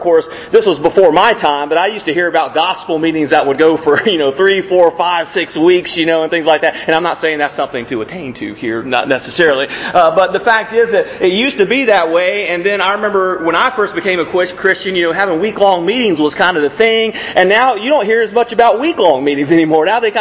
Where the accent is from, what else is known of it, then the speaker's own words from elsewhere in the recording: Auburn, Alabama, United States; I'm from Auburn, Alabama.